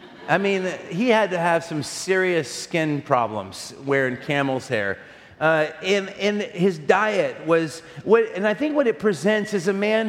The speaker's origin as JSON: {"language": "English", "town": "Portland", "region": "Oregon", "country": "United States", "said": "But if anyone asks me, if I say I'm from Portland, they ask me two questions."}